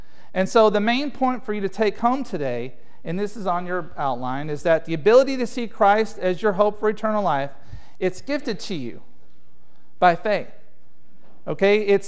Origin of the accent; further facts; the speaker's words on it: Alabama, United States; I'm from Alabama, by the way. Graduated from Alabama.